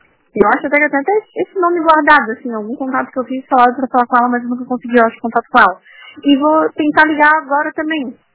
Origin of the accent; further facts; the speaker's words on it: Florianópolis, Santa Catarina, Brazil; Eu sou de Florianópolis, os ingleses